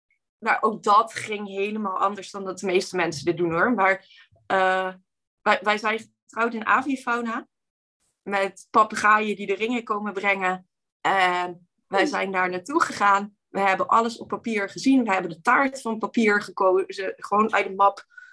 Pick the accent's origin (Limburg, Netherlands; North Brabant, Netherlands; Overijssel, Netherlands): Limburg, Netherlands; En ik kom uit Limburg, dus daar bestaat, dat bestaat daar helemaal niet.